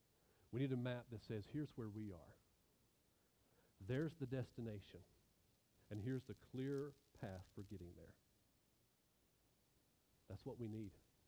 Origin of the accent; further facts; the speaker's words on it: Georgia, United States; I'm thinking of growing up in North Georgia, going to Dahlonega and panning for gold, right?